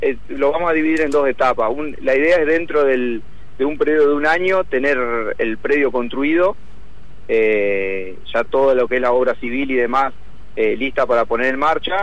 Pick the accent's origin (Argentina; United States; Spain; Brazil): Argentina; Concepción del Uruguay, Entre Ríos; Si bien somos de Concepción del Uruguay, los socios